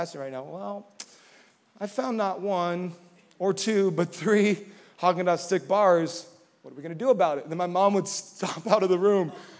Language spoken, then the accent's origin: English; Hawaii, United States; Well, I grew up in Hawaii, so we didn't take road trips.